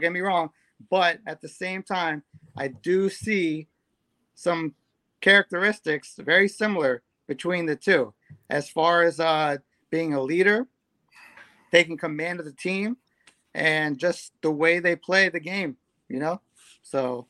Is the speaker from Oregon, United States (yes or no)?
no; Louisiana, United States; born there; also born or lived in Cincinnati, United States; So, I was born in Louisiana. I actually moved out to Cincinnati next.